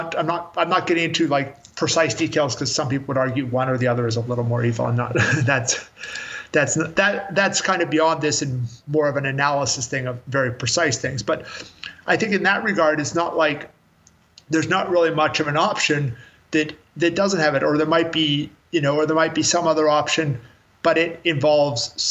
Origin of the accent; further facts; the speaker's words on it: Canada; like Canada's economy, because I'm Canadian originally, is socialist